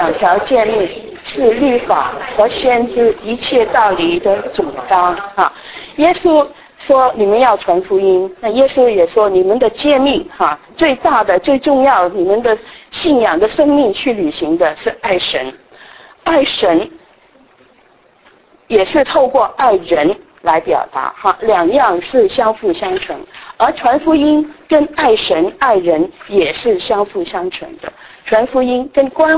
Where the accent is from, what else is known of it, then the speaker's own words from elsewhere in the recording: Hong Kong; accent: Cantonese; Chinese is a second language; 我是香港来的，所以我的国语是不纯正的，有广东腔。